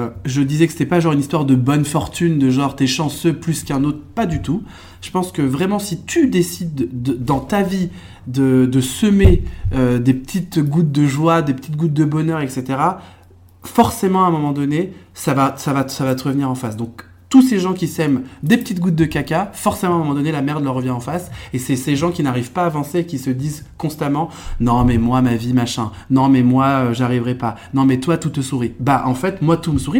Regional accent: France; born there; Au Maroc, je ne suis pas marocain pour un marocain parce qu'en fait, je suis né en France. Pour un français, hélas, je suis pas vraiment tout à fait français parce que je suis pas blanc.

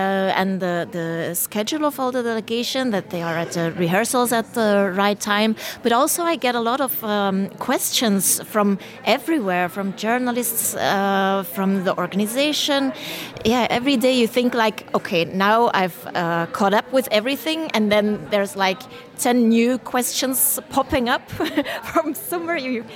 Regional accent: Belgium; I'm from Belgium.

